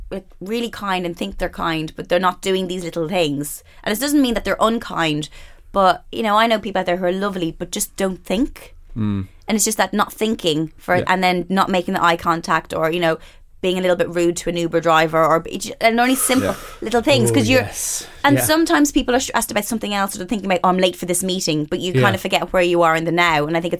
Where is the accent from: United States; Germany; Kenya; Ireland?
Ireland; I grew up in Catholic Ireland.